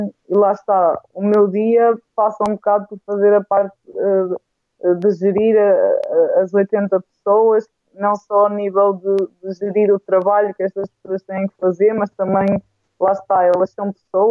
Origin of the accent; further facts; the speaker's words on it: Espinho, Aveiro, Portugal; porque eu sou de Espinho, ou seja, para mim seria uma distância de 20 km diários de casa para a universidade